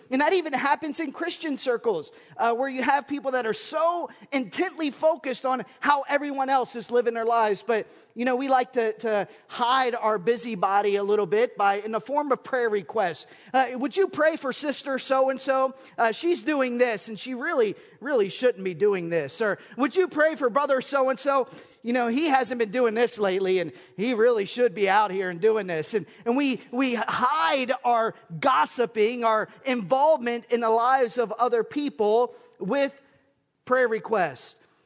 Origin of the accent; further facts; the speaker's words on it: Manassas Park, Virginia, United States; I remember when I grew up in Manassas Park as a kid, myself and my older brother and two older cousins, we grew up, Costello Park was my backyard.